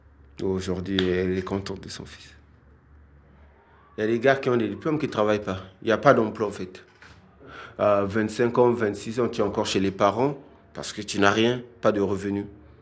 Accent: Sibiti, Lékoumou, Republic of the Congo; born there; Je suis né à Sibiti le 21 mars 1981, au Congo, précisément.

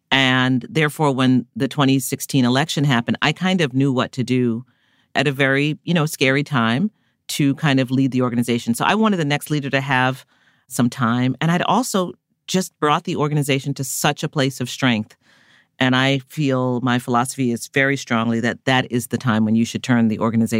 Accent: New York, United States; because, you know, I'm a New Yorker and most of our clients are in the South

